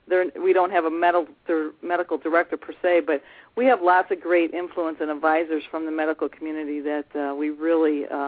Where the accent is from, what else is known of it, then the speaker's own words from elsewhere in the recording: Wisconsin, United States; Grew up in Wisconsin, been to Minnesota about half my life, though.